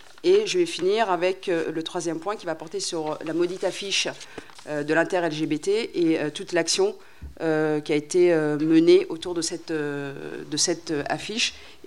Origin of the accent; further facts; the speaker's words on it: Djibouti; et moi en tant que djiboutienne